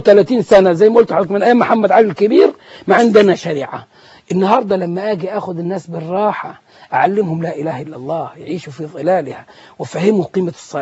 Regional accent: Egypt; يعني إحنا كمجتمع مصري

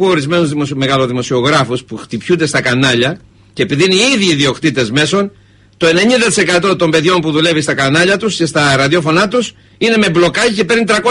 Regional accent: Crete, Greece; εγώ θα λέω με την πατρίδα μου που έχω το θάρρος να τα λέω κιόλας

